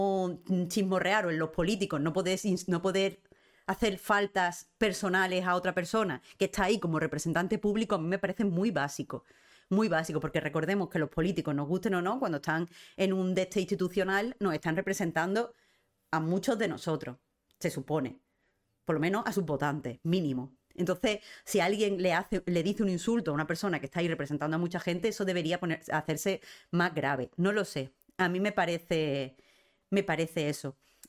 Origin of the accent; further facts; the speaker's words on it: Andalusia, Spain; soy andaluza, ahí han robado a dos manos